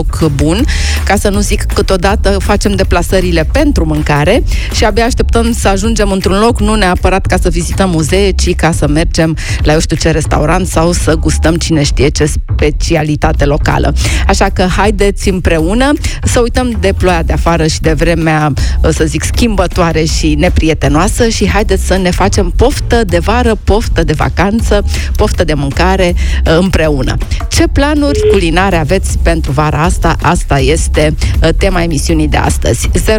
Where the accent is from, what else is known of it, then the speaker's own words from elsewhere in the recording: Câmpina, Prahova, Romania; born there; de unde m-am născut la Câmpina